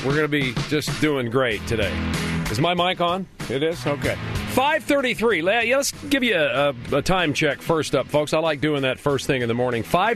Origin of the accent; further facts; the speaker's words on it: Elko, Nevada, United States; born there; A lot of people know that I was born in Elko. Some don't, but there you go. That's my birth town. That's what I call it, Elko, Nevada, in our neighboring Silver State.